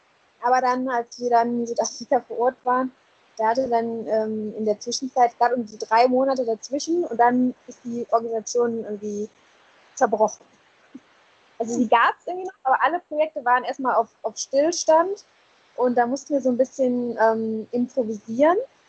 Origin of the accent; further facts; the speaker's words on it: Aachen, North Rhine-Westphalia, Germany; now in South Africa; Ich komme aus Aachen, also ich bin in Aachen geboren, bin mittlerweile schon 31